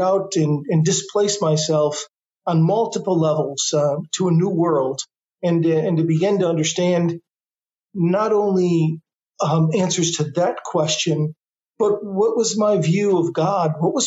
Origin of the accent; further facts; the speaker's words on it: New York, United States; But I grew up in Western New York in a very small town between Buffalo and Rochester.